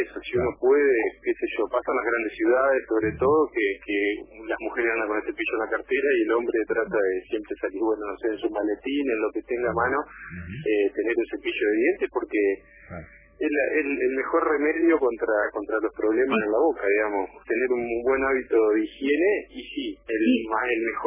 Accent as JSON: {"language": "Spanish", "town": "Concepción del Uruguay", "region": "Entre Ríos", "country": "Argentina", "said": "Bueno, yo soy de Concepción del Uruguay"}